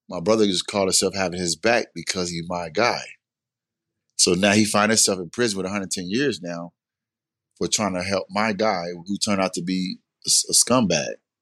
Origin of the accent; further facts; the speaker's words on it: Los Angeles, California, United States; also born or lived in Chicago; I grew up in Los Angeles. Myself and my three siblings.